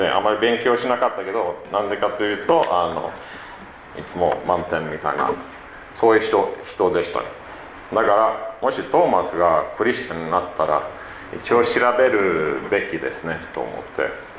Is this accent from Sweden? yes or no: yes; Sweden; born there; Japanese is a second language; スウェーデンで生まれました。今スウェーデンにも住んでます。両親はクリスチャンで教会に行きました。